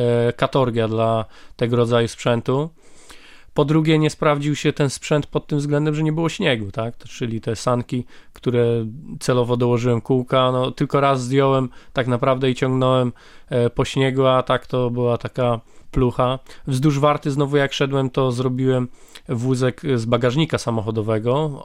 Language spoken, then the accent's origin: Polish; Nakło nad Notecią, Kuyavian-Pomeranian Voivodeship, Poland; No ja szczerze mówiąc to pochodzę z Nakła nad Notecią i zawsze bliska była mi Noteć.